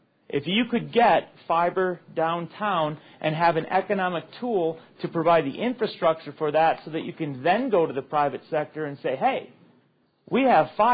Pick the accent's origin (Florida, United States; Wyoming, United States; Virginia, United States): Wyoming, United States; Laramie; I can't think of a better economic development opportunity for my hometown. As a matter of fact, that's probably the A game I can think of in terms of drawing the type of industry we want to diversify to downtown Laramie